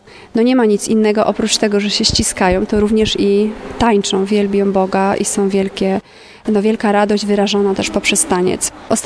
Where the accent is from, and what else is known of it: Łódź, Łódź Voivodeship, Poland